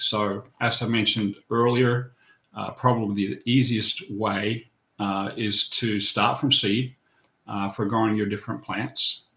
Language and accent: English; Adrian, Michigan, United States; right in my hometown here in Adrian, Michigan.